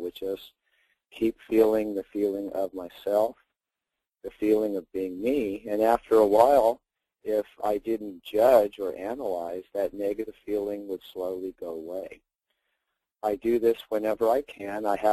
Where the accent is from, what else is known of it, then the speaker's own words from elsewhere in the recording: California, United States; I'm 54 years old, and I'm from the San Francisco Bay Area.